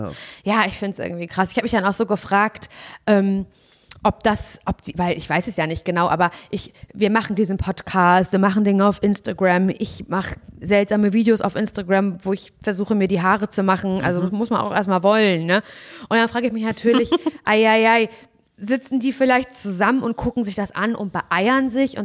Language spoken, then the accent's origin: German; Parchim, Mecklenburg-Vorpommern, Germany; wenn ich im Parchim, in meiner Heimat, in der ich eigentlich gern bin, wieder zu Besuch bin